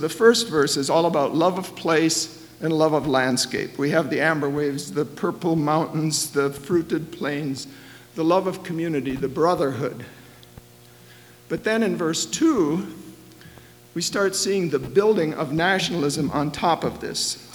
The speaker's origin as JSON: {"language": "English", "region": "North Dakota", "country": "United States", "tie": "born or raised there", "said": "Well, I grew up out in North Dakota, out in the plains, so maybe it was more prevalent there."}